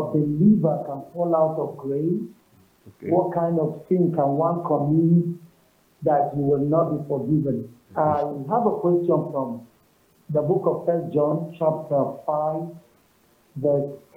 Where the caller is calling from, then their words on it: Nasarawa, Nigeria; I am calling from Nasarawa State.